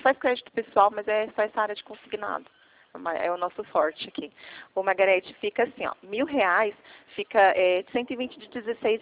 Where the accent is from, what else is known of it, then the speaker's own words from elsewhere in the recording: Atibaia, São Paulo, Brazil; Não sou, sou de Atibaia, São Paulo.